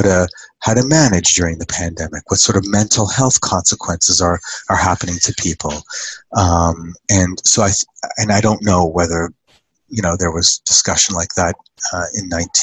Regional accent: Canada; also born or lived in United States; we're Canadian, I lived in the U.S.

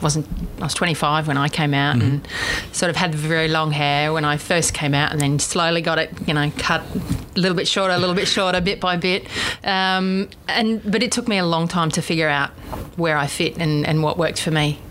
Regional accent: Queensland, Australia; I'm from Queensland, so I played rugby league.

